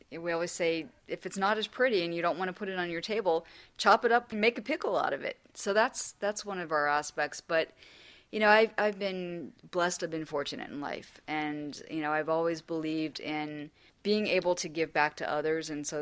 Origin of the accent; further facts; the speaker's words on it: Pennsylvania, United States; I grew up in Pennsylvania. When the garden came in, it was literally feast or famine.